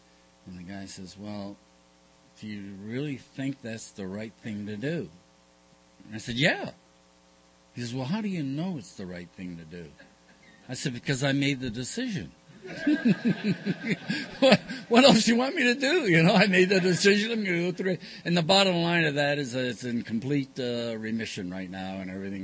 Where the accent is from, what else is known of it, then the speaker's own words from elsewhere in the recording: Bronx, New York, United States; first language French; English is a second language; I was born in upstate New York in a little French-Canadian enclave. I was raised in the French language. That's all I knew was French. At the age of four, we moved to the Bronx.